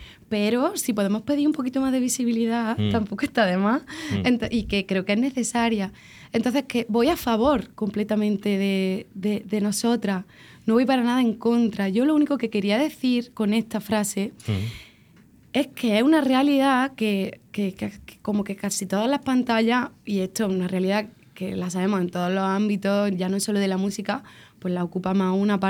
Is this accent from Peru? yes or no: no; Andalusia, Spain; me siento muy de allí y no hay nada que me guste más en el mundo que mi pueblo